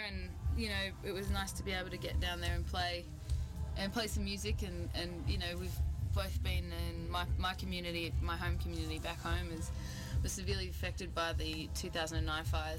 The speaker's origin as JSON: {"language": "English", "town": "Alexandra", "region": "Victoria", "country": "Australia", "tie": "born or raised there", "said": "That my hometown's Alexandra, so it's just near Marysville, King Lake, just a couple of hours out of Melbourne"}